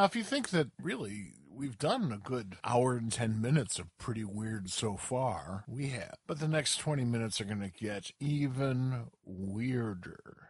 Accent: Chicago, Illinois, United States; my hometown.

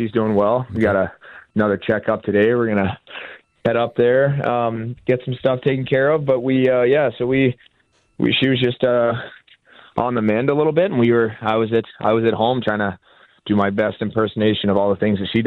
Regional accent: Alabama, United States; When I was growing up in Alabama, watching guys play on outdoor ice, I thought that was really cool.

